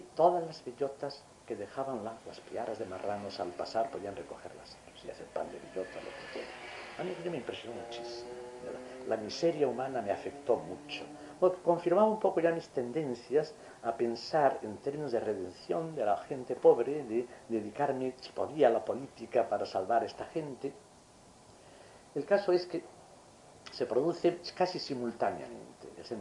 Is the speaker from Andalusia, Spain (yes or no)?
no; Mugardos, Galicia, Spain; Yo, de chico aquí en Mugardos, había un oficial del ejército